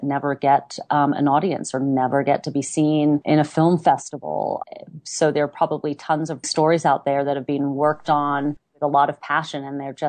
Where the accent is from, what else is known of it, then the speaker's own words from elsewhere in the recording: New Zealand; moved away; I'm a New Zealander. I grew up there.